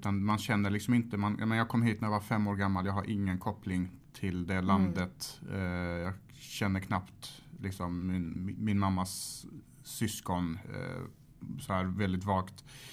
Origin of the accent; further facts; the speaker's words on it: Malmö, Skåne, Sweden; vi växte som sagt upp i förorten och där finns liksom där jag växte upp i Rosengård